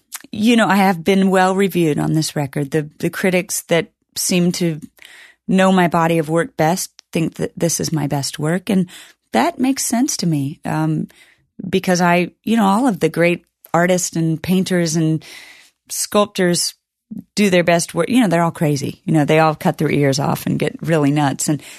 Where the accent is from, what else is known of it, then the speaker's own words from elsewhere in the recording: United States; I think of myself as an American, as a Christian, as a sister, as a friend, as a lover